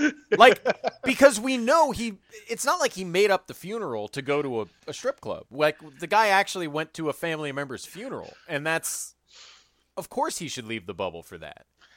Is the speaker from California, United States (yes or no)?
yes; Oakland, California, United States; And it takes place in my hometown, Oakland, California, at Laney College.